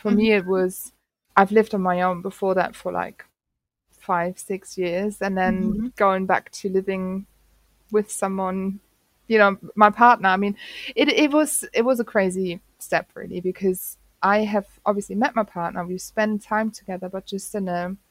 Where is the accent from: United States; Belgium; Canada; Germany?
Germany; Hamburg; now in London, United Kingdom; So I am originally from Hamburg in Germany.